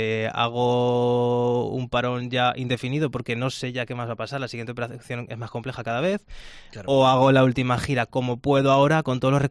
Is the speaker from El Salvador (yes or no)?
no; Aragon, Spain; ahora que estamos dentro de la gira aragonesa, que es lo que decidí hacer yo para la gente de mi tierra y de mis pueblos